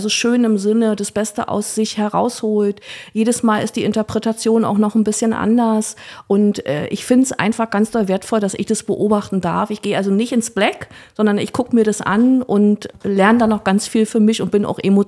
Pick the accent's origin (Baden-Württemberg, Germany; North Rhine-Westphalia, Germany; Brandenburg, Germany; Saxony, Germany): Brandenburg, Germany; Potsdam; habe hier in Potsdam in meiner Heimatstadt was gesucht